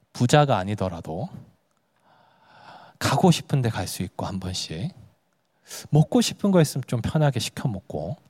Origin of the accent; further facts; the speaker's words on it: Busan, South Korea; now in Seoul, South Korea; 보내주신 분이 대구 분이었고 저는 부산 사람이거든요.